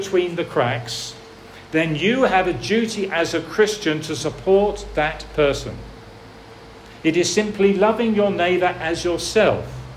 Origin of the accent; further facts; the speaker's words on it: United Kingdom; It happens particularly in my home country of Britain